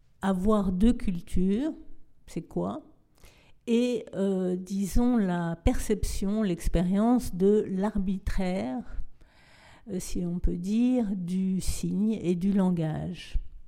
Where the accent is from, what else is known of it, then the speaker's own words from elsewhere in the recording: Paris, Île-de-France, France; also born or lived in Brooklyn; Je suis née à Brooklyn, j'ai été élevée à Paris.